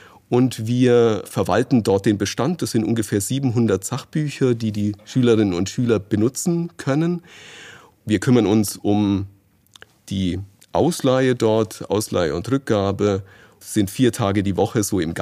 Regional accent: Bamberg, Bavaria, Germany; now in Dresden, Germany; Ich komme aus der Nähe von Bamberg

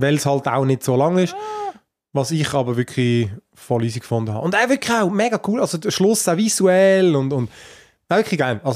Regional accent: Switzerland; bei uns in der Schweiz

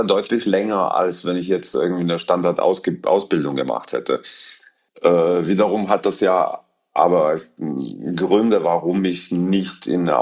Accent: Eastern Croatia, Croatia; Also ich bin im Osten Kroatiens aufgewachsen auf dem Bauernhof

